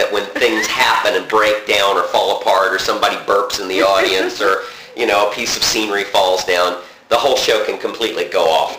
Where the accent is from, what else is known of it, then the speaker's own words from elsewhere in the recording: Southern United States, United States; accent: Southern; getting rid of my Southern accent, which was intense.